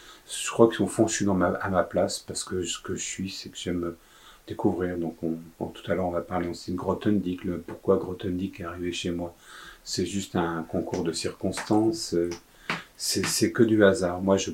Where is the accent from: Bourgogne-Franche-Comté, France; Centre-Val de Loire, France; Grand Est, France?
Bourgogne-Franche-Comté, France; Autun; parce que je suis originaire d'Autun